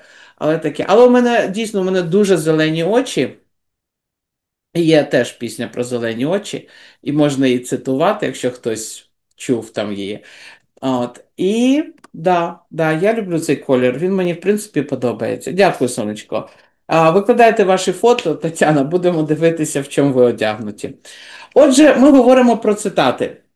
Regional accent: Kyiv, Ukraine; хоча я з Києва

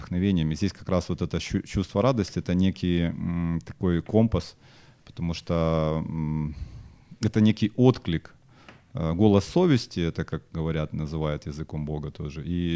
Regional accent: Dnipro, Dnipropetrovsk Oblast, Ukraine; now in Kyiv, Ukraine; я мог вернуться в Днепр, откуда я родом, но я в Киеве остался.

